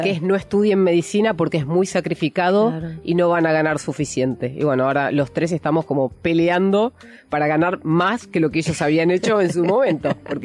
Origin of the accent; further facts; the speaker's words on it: Mar del Plata, Buenos Aires Province, Argentina; moved away; Yo vivía en Mar del Plata, yo nací en Mar del Plata, sí. Y me vine a vivir acá para estudiar comunicación.